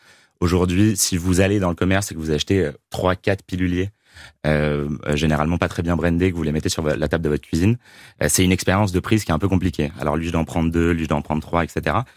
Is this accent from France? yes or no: no; United States; French is a second language; en plus moi je viens des États-Unis à l'origine, donc je m'octroie cette excuse